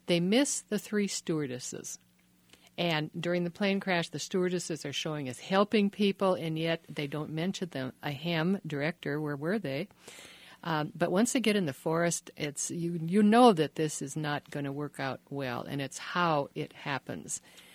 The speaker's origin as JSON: {"language": "English", "region": "Minnesota", "country": "United States", "said": "I mean, I'm from Minnesota, but and I guess they're having a mild winter up there"}